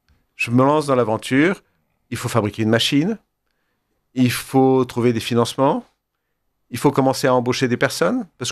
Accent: Paris, Île-de-France, France; je suis un petit Parisien.

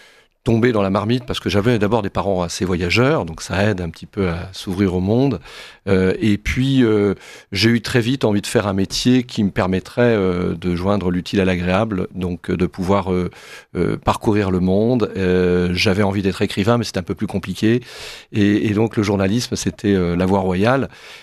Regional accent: Nantes, Pays de la Loire, France; also born or lived in Vannes; quand on est breton comme moi, hein, je suis originaire de Nantes, mais je suis né à Vannes.

